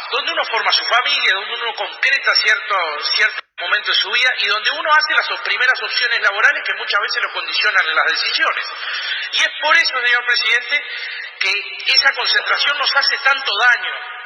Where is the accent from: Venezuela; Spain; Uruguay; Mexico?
Uruguay; Tacuarembó; ¿Cómo hacemos para que se radiquen en nuestro departamento, en Tacuarembó, de donde yo vengo?